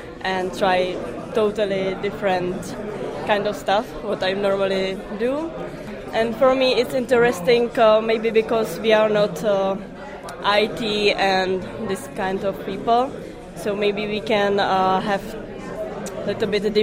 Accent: Brno, South Moravian Region, Czechia; I come from Brno.

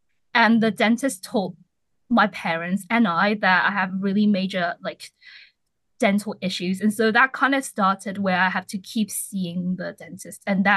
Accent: Hong Kong; I'm from Hong Kong

